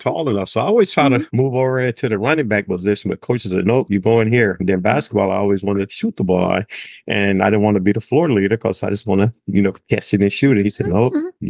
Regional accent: Goodwater, Alabama, United States; He came to my hometown. Goodwater is about 45 minutes to an hour, and he was somewhat, and it's small. It was about 3,000 people back then. Now it's only probably 1,500 people.

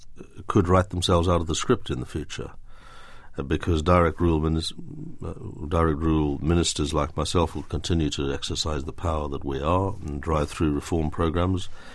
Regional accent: South Africa; I was brought up in South Africa

